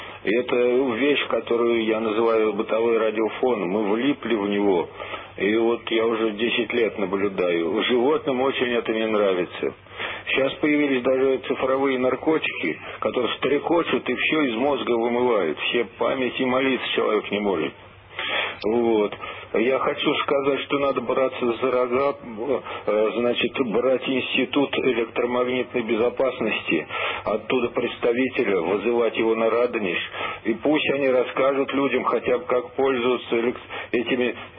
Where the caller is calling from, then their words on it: Tolyatti, Samara Oblast, Russia; Я из Тольятти звоню.